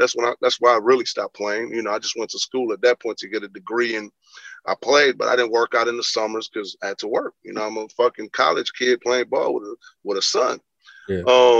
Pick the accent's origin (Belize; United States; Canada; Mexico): Belize; You know, I'm a kid from Belize, and my mother, you know, moved. We moved from different parts of the cities as her job got better.